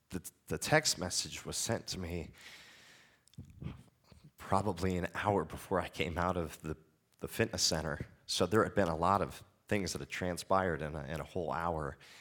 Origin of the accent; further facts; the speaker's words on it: North Dakota, United States; I was raised in North Dakota. I grew up on a fairly wealthy farm.